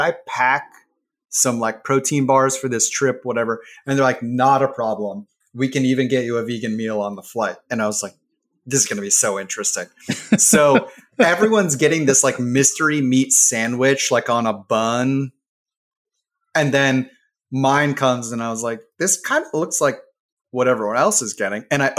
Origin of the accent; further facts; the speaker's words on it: Columbus, Ohio, United States; Like I grew up in Ohio outside Columbus, and I mean, those places just feel so different